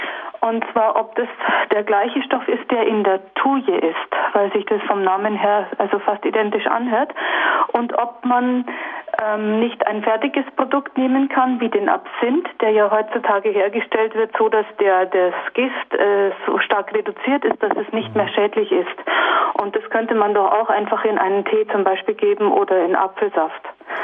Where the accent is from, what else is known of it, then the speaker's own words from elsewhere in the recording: Munich, Bavaria, Germany; Ich bin nicht aus Osnabrück, ich bin aus München.